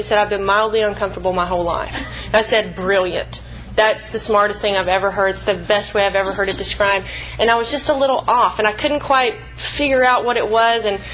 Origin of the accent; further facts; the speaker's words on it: Sulphur Springs, Texas, United States; I'm from East Texas originally. I'm from Sulphur Springs. I don't know if anybody knows where that is, but it's a little podunk town in East Texas, and I love it.